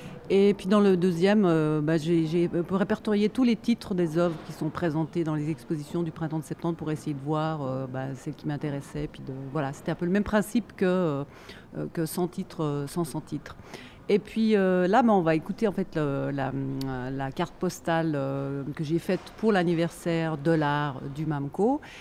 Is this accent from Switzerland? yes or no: yes; Switzerland; accent: Swiss; En plus, j'ai un accent suisse, ça ne va pas du tout.